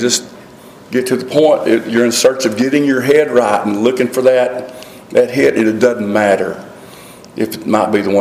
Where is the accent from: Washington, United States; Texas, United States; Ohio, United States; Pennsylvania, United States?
Texas, United States; Wichita Falls; that's about 2.5 hours away from where I was raised up in Wichita Falls, Texas.